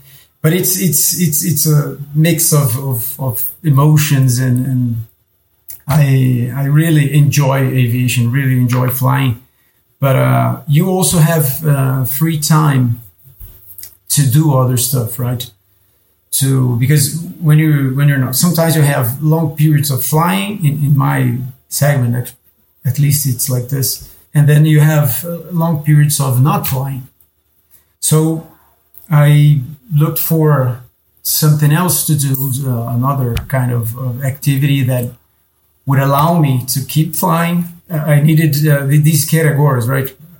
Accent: Brazil; English is a second language; Well, I am Brazilian. I was born in Brazil.

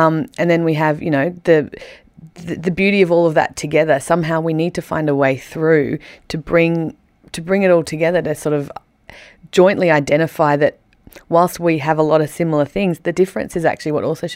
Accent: Australia; I think what I identify with as being Australian is that this is my choice.

